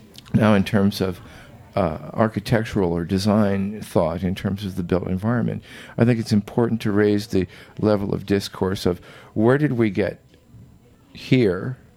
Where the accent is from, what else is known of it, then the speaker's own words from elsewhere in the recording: Illinois, United States; I grew up in one outside of Chicago, with ribbon windows up near the hip roof.